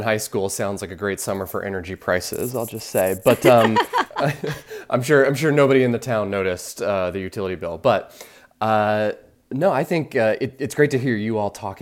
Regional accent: Florida, United States; For me, growing up in Florida in the mid-2000s at downtown Disney, there was an arcade

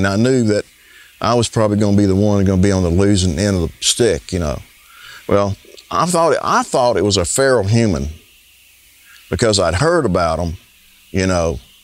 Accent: Keechaw, Louisiana, United States; I'm from Keechaw, Louisiana.

